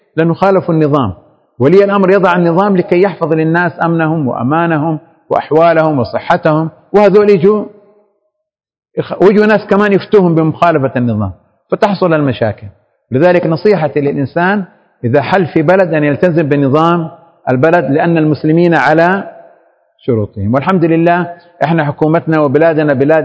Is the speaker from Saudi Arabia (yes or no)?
yes; Saudi Arabia; الغرفة التجارية عندنا في السعودية